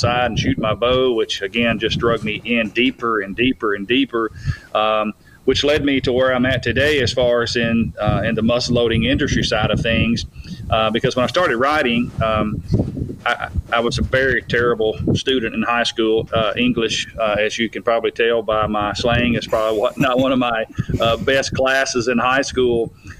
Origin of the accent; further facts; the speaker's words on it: Tennessee, United States; I owned the largest hunting and fishing magazine in my home state of Tennessee